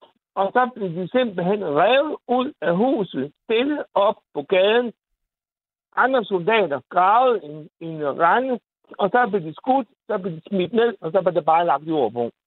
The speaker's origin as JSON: {"language": "Danish", "country": "Bosnia & Herzegovina", "second_language": "Danish", "lives_now": "Denmark", "said": "de folk, der kommer derfra, hvor jeg kommer altså fra Bosnien"}